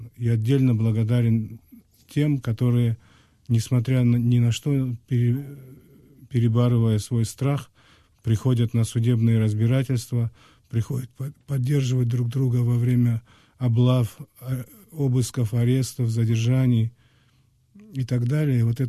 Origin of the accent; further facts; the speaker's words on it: Crimea, Ukraine; Я крымский татарин, я отношусь к этому однозначно позитивно.